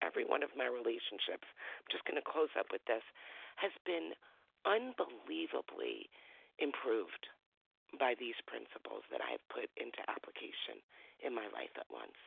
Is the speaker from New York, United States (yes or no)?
yes; New York, United States; Yeah, hi, good morning. … I'm from New York.